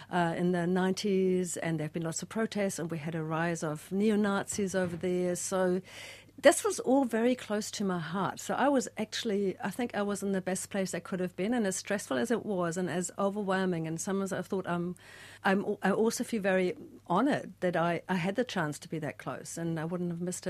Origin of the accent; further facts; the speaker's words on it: New Zealand; I'm a New Zealander too. I've lived here for 16 years